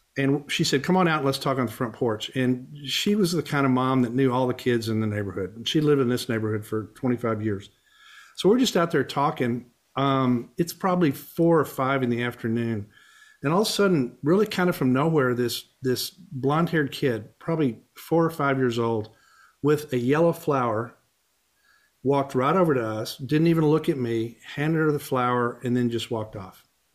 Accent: Midland, Texas, United States; I grew up out in Midland, Texas

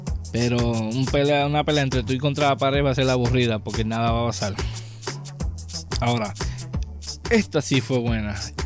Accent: Puerto Rico; Pues yo sí soy boricua

